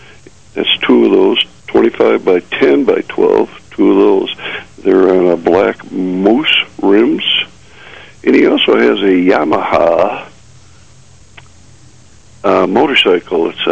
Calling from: Batavia, United States

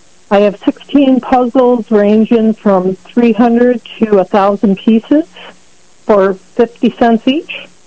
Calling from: Leroy, United States; I am calling from Leroy.

